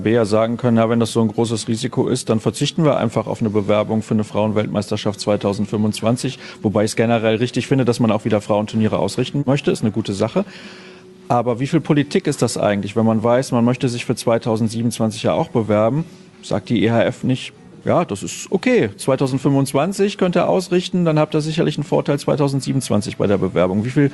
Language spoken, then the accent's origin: German; Germany; wir kommen aus Deutschland